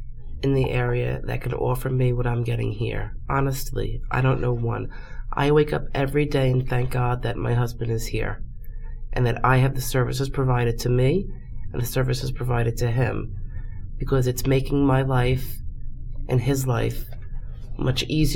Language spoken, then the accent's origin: English; New York, United States; I mean, I grew up in the Westchester County area.